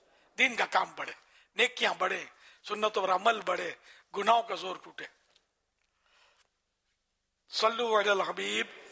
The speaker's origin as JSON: {"language": "Urdu", "town": "Karachi", "region": "Sindh", "country": "Pakistan", "tie": "born there", "said": "میں کراچی میں پیدا ہوا ہوں, میں نے کہا میں تو ساری دنیا کا ہوں نا, خالی کراچی کا تو نہیں ہوں نا."}